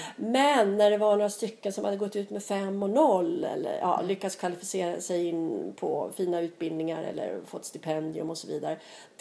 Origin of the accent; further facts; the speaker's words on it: Katrineholm, Södermanland, Sweden; För jag kommer ihåg när jag växte upp i Katrineholm